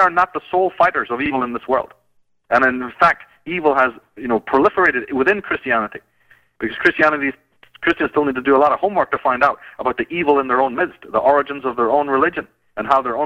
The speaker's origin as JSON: {"language": "English", "town": "Belfast", "region": "Northern Ireland", "country": "United Kingdom", "said": "You know, I come from Belfast. I didn't come, you know, 6,000 miles to waste time."}